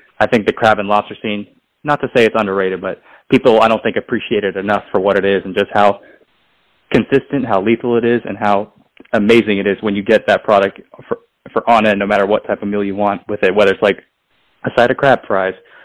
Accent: California, United States; I haven't been to SoCal probably as much as one would think, considering growing up in California

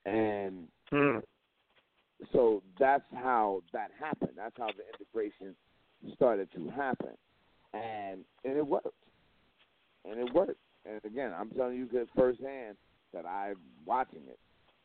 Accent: East Coast, United States; Like, growing up on the East Coast, one thing, and I tell people this all the time

